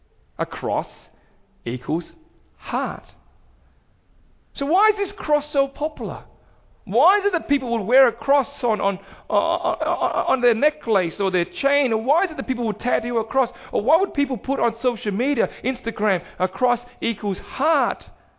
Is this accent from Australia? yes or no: yes; Australia; I grew up in Australia.